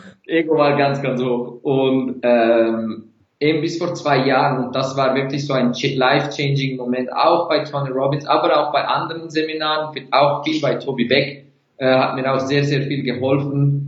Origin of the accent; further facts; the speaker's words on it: Turkey; Seitdem bin ich so fast 60-70% vegan als Türke, und ich liebe Fleisch.